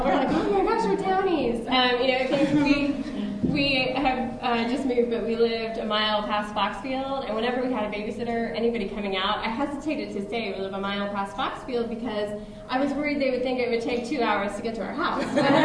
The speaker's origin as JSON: {"language": "English", "region": "Maryland", "country": "United States", "tie": "born or raised there", "said": "I grew up in Maryland. I had never ventured anywhere off the East Coast for any period of time"}